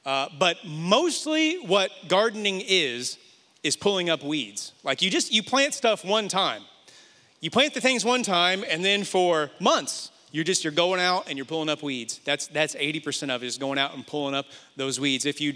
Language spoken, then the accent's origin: English; Indiana, United States; now in Atlanta, United States; When I was growing up, I grew up in Indiana. We live in Atlanta now. And I grew up in Indiana, far from the city, so my mom always had a garden.